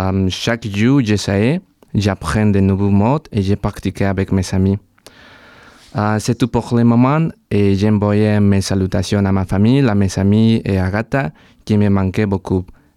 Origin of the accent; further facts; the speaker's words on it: Puebla, Mexico; French is a second language; J'ai 23 ans et je viens de Puebla, Mexique. Là-bas, j'habite à Puebla, une grande ville de près de Mexique.